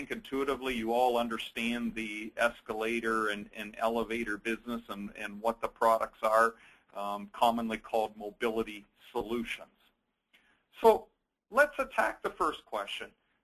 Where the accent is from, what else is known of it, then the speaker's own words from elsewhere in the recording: Canada; So I'm from Canada.